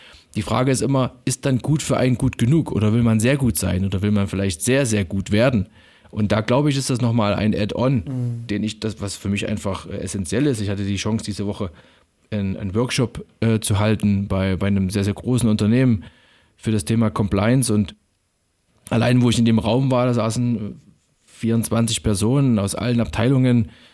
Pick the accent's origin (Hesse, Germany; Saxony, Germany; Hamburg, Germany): Saxony, Germany; ich komme ja praktisch aus Sachsen und das ist nicht weit weg von Erzgebirge.